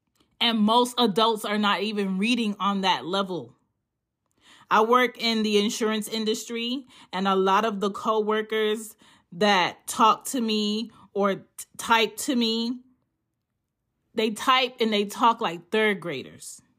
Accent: United States; first language English; if I take myself out of the United States, where I was born and raised, and my first language is English

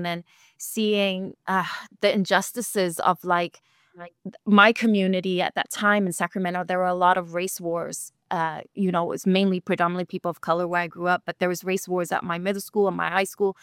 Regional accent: London, United Kingdom; now in United States; I was born and raised in Tottenham, London, which is North London, in a public housing, we call it estate, Broadwater Farm. And then we stayed there.

